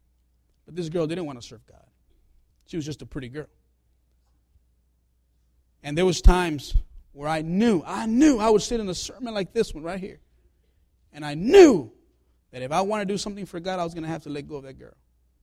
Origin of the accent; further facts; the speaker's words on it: Chicago, Illinois, United States; But I was raised in Chicago. My friends were in Chicago. My family's in Chicago.